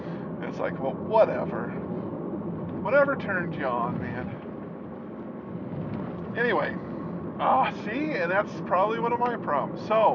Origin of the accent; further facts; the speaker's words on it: New Mexico, United States; I'm from New Mexico, and they would come to New Mexico, right? I mean, up here in northern New Mexico, New Mexico, not West Texas, like where I live